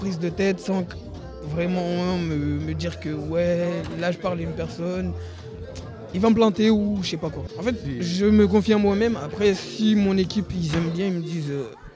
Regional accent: Mayotte; moi je viens de Mayotte et là-bas j'écoutais plus les artistes de là-bas

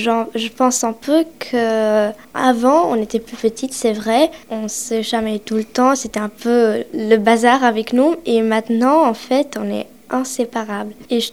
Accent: Romania; now in Saint-Nazaire, France; De la Roumanie.

